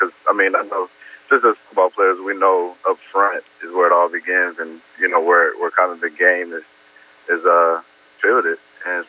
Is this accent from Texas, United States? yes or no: yes; Arlington, Texas, United States; now in Trophy Club, United States; Texas is home for me. I was raised in Arlington, and now me and my wife live in Trophy Club, Texas.